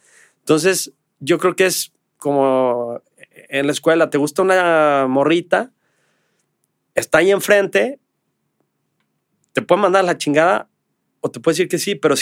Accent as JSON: {"language": "Spanish", "country": "Mexico", "said": "Y yo creo que como mexicanos sí lo tenemos"}